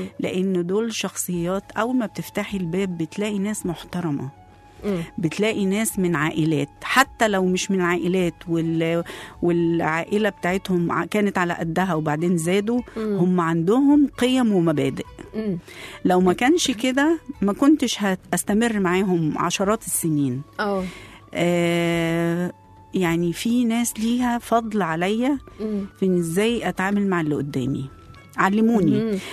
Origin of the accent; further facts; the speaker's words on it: Egypt; انا على فكرة مش فلاحة انا مصرية